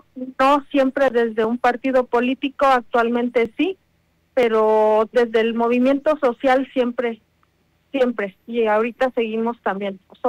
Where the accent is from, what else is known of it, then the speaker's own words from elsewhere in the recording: Toluca, State of Mexico, Mexico; born there; now in Metepec, Mexico; Nacida en Toluca y soy vecina de Metepec desde hace ya varios años